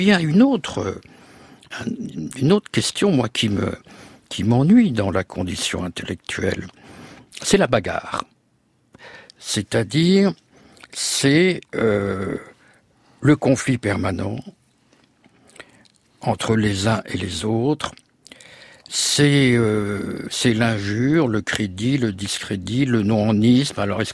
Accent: France; plus je voyage, plus je suis français, si vous voulez.

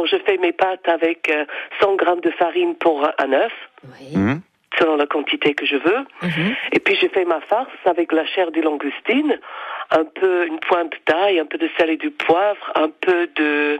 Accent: England, United Kingdom; French is a second language; now in France; Non, je suis anglaise de l'origine.

